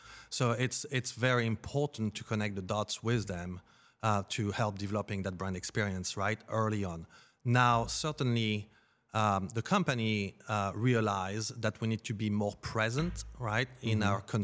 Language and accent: English; France; English is a second language; I was born and raised in France, and I took an interest in science early on